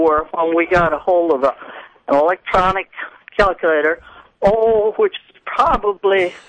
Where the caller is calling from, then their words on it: Hilton, New York, United States; I'm calling from Hilton.